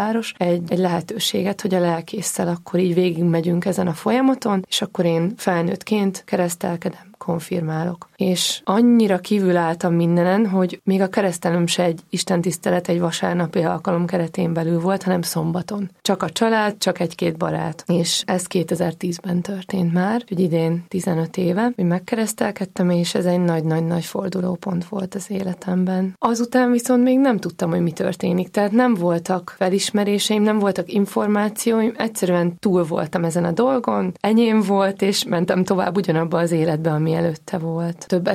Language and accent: Hungarian; Sátoraljaújhely, Borsod-Abaúj-Zemplén, Hungary; also born or lived in Veszprém; Én oda jártam egyetemre, és Sátoraljaújhelyi vagyok, úgyhogy nagyon messze van a kettő egymástól.